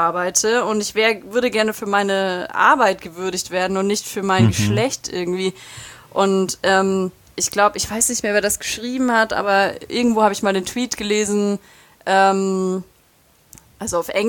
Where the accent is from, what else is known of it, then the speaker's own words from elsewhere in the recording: Ulm, Baden-Württemberg, Germany; ich komme aus Ulm, ich habe das und das studiert